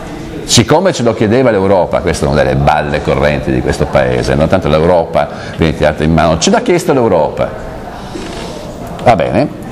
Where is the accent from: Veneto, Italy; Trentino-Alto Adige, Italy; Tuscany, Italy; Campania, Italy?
Trentino-Alto Adige, Italy; Bolzano; io sono di Bolzano, per cui le Dolomiti le conosco un po' bene